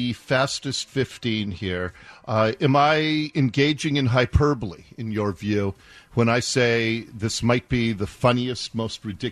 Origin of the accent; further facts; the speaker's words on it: Seattle, Washington, United States; Finney Ridge is just east from where I grew up in Ballard. Finney Ridge is up near the Woodland Park Zoo. It's a nice little old Seattle neighborhood.